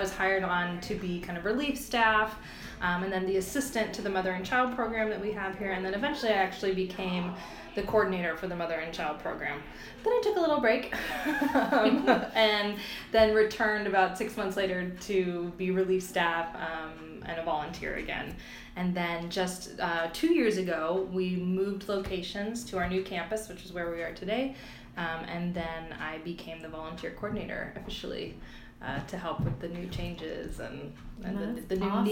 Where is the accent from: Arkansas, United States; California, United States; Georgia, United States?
California, United States; Santa Rosa; Well, I am a Santa Rosa native. I was born and raised in Santa Rosa, so this community is definitely close to my heart.